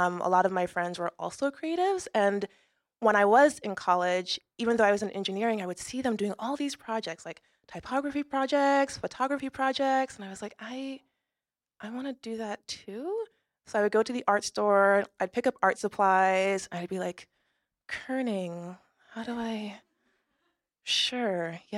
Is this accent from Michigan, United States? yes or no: no; New York, United States; So what it was like growing up in New York... It was interesting.